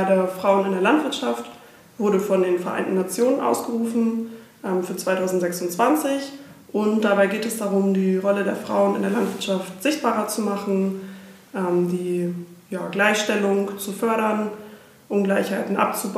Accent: Breze, Lower Saxony, Germany; Ich komme aus dem Landkreis Lüneburg und zwar genauer gesagt aus dem schönen Ort Breze, dicht an der Elbe.

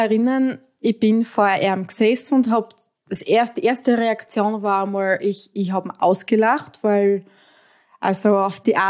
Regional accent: Styria, Austria; Ich komme aus der Steiermark, aus Österreich. Ich bin 30 Jahre alt

